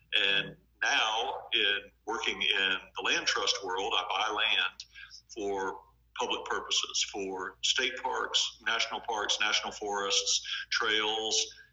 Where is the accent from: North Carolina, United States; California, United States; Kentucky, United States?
North Carolina, United States; Chapel Hill; I grew up in Chapel Hill.